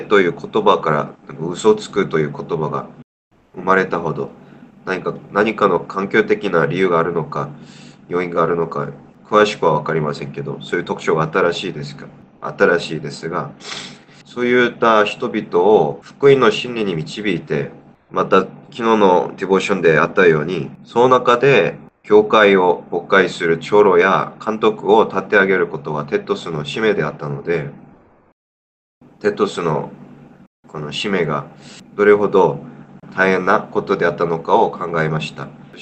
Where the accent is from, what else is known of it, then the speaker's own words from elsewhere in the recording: South Korea; Japanese is a second language; 自分は韓国人で、